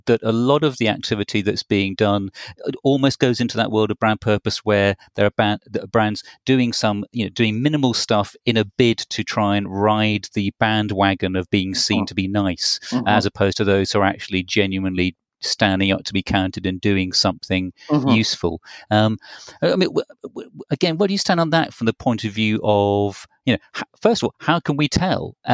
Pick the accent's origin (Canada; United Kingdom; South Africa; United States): United Kingdom; being very British, I'm not familiar with Zappos